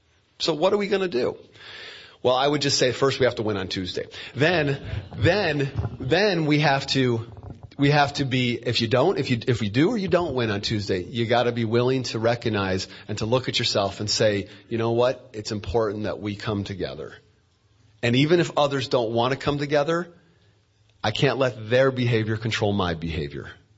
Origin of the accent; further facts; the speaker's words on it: Detroit, Michigan, United States; I'm from Michigan. I'm from Detroit.